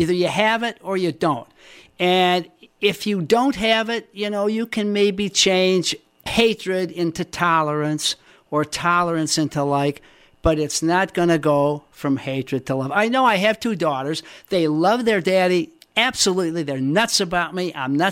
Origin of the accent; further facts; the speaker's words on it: Chicago, Illinois, United States; I think I became a passionate outdoors person because I grew up in Chicago and I couldn't stand it.